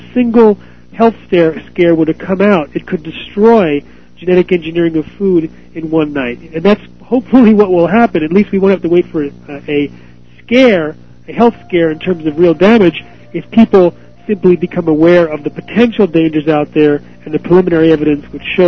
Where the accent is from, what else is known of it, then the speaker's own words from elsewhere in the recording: Iowa, United States; it was actually occurring not only in Iowa, which was my home state